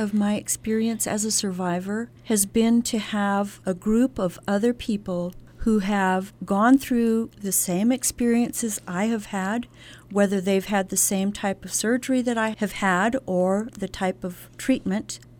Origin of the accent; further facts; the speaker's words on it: Arizona, United States; also born or lived in Silver City, New Mexico; Well, I was born in Silver City, and when I was about 6 years old, I moved to Arizona with my family.